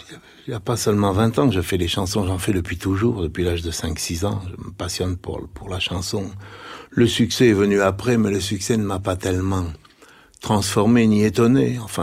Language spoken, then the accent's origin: French; Sète, Occitanie, France; born there; Oui, vous savez, ma mère était italienne. Et mon père venait d'un pays qui s'appelle Castelnaudary. Alors, je suis né à Sète par accident, j'aime beaucoup Sète.